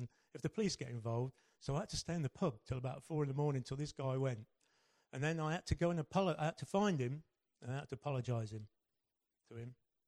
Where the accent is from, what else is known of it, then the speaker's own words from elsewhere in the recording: Hinckley, East Midlands, United Kingdom; now in Milton Keynes, United Kingdom; I come from Milton Keynes, but actually I'm originally born in Hinckley, commonly affectionately known to me as Stinkley. And, you know, I was born and brought up in the same council house there.